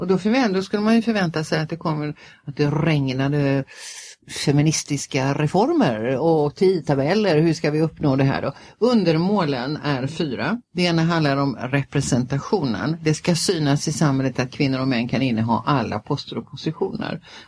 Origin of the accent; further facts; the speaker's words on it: Täby, Stockholm County, Sweden; also born or lived in Simrishamn; så är jag född utanför Stockholm, ute i Täby, som då på den tiden var rena landet. Och sen så har jag bott i Stockholm och sen så flyttade jag i slutet på 70-talet flyttade jag ner till Skåne, till Simrishamn